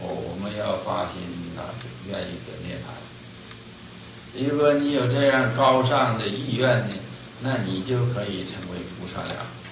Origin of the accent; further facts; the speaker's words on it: China; 但是我们中国人呢欢喜减量啊